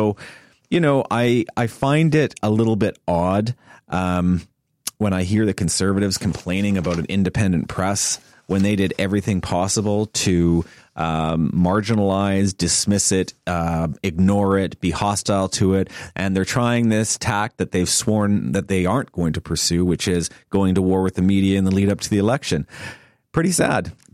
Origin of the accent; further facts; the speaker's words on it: Fort McMurray, Alberta, Canada; moved away; I'm a proud now displaced Albertan. I grew up in Fort McMurray.